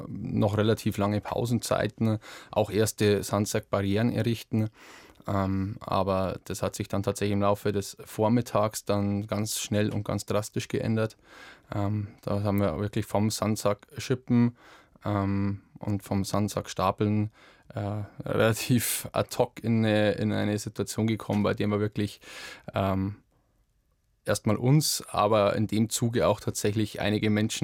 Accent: Bavaria, Germany; Wir sind mit der Freiwilligen Feuerwehr aus meinem Heimatort mit einem Hilfeleistungskontingent aus dem Landkreis Rosenheim

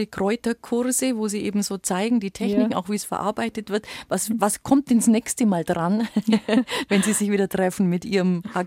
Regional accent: Bavaria, Germany; Ist auch bei uns im Allgäu zum Beispiel für viele Bäuerinnen ein bisschen ein Standbein geworden.

